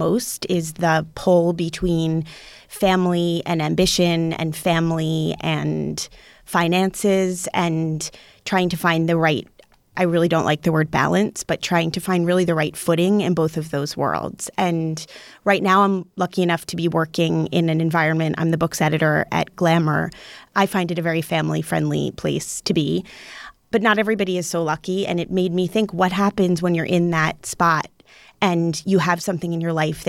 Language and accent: English; South Orange, New Jersey, United States; because I grew up actually in South Orange, New Jersey, not far from where Thomas Edison's light bulbs were invented and from his labs.